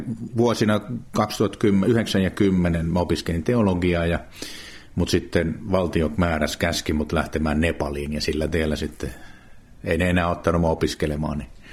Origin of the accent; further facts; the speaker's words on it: Vantaa, Uusimaa, Finland; mä olen siis vantaalainen, paljasjalkainen vantaalainen, tai oikeastaan Helsingin maalaiskunnasta Korsosta lähtöisin.